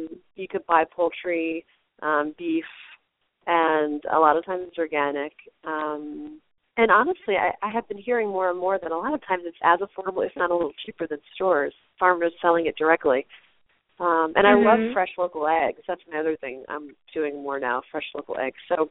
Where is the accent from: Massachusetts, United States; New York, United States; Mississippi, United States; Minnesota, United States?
New York, United States; New York City; I grew up in New York City, so we had concrete everywhere.